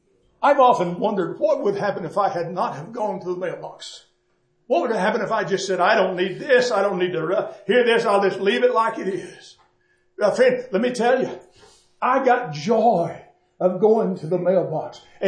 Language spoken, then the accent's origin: English; Dallas, Texas, United States; I was raised in Dallas, Texas. My wife was raised from Fort Worth.